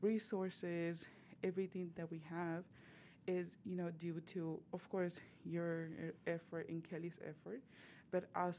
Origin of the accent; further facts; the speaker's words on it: Mexico; English is a second language; You know, when I'm from Mexico, so for me, it was like, oh, yeah, it makes sense because we have a program for adults